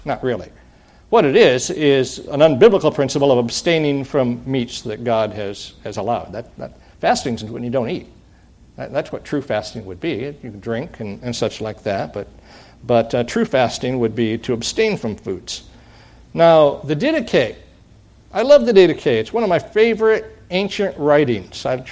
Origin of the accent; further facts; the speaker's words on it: Michigan, United States; when I was growing up in Michigan and going to elementary school, every Friday that I can remember, we had fish sticks.